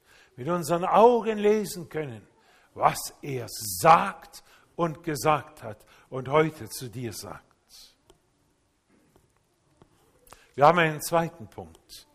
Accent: Japan; In meiner Kindheit in Japan, da hatten wir freien Zugang, das ist Asien, freien Zugang zu allen Feuerwerkskörpern das ganze Jahr hindurch.

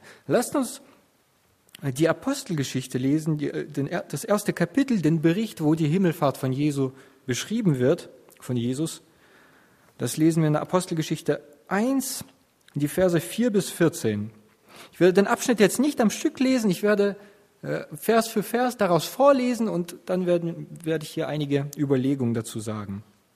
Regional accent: Russia; now in Germany; Ich habe meine Kindheit in Russland verbracht, habe dort in den 90er Jahren gelebt.

